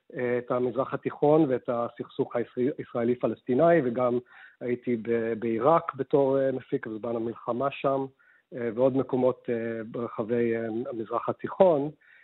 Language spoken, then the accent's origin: Hebrew; London, United Kingdom; accent: British; now in United States; נולדתי וגדלתי בלונדון, ההורים שלי ישראלים מחיפה, וגדלנו עם קשר מאוד חזק והדוק לישראל.